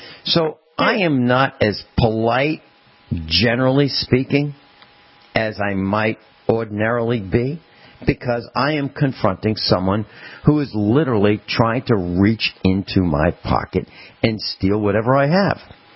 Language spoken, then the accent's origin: English; East Coast, United States; Well, I lived on the East Coast. You know, I grew up on the East Coast, and my parents in 1960. Built a house.